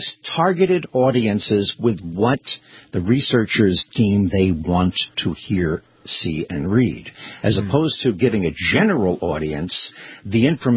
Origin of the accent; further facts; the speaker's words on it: Brooklyn, New York, United States; Well, I'm from Brooklyn.